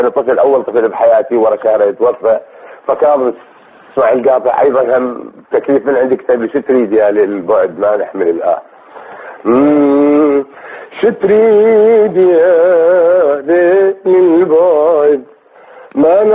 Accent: Nasiriyah, Dhi Qar, Iraq; also born or lived in Baghdad; أنا من مدينة الناصرية من الذيقار.

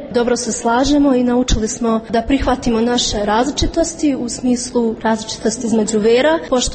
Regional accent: Ljubovija, Šumadija and Western Serbia, Serbia; ja dolazim iz Ljubovije, pohađam školu u Srebrenici.

